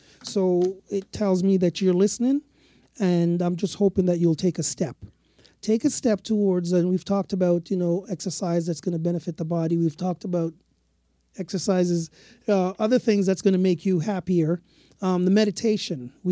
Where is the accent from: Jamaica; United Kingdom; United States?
Jamaica; born there; I was born in Jamaica.